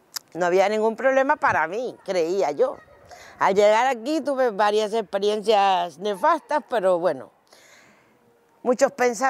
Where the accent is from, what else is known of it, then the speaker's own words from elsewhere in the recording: Cuba; moved away as an adult; Mi vida en Cuba era bien, feliz, normal, como todo cubano.